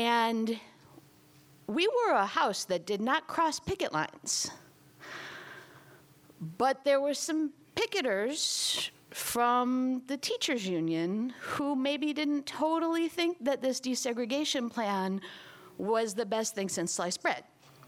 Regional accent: Milwaukee, Wisconsin, United States; I'm from Milwaukee, as I suspect a lot of you are. And I'm a proud product of the Milwaukee public school system.

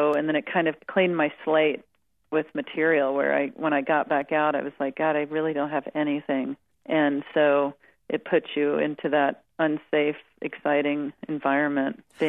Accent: Spring, Texas, United States; also born or lived in Jackson, Mississippi / Pass Christian, Mississippi; Yeah, I was born in Jackson, Mississippi, and then we moved down to the Gulf Coast to past Christian, Mississippi. Mm-hmm. And then we moved to Spring, Texas, which is a smaller town outside of Houston.

